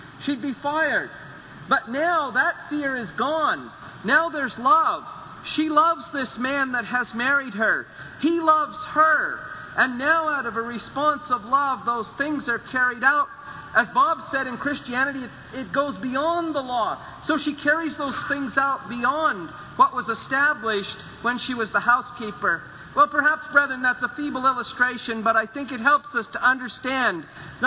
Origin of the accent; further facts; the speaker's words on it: Smiths Falls, Ontario, Canada; I was growing up in Smiths Falls, but I've enjoyed it